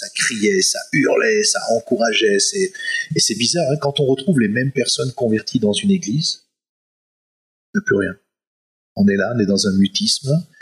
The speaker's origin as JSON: {"language": "French", "country": "France", "said": "Alors encore, je sais bien, hein, en tant que bon Français, c'est compliqué pour nous"}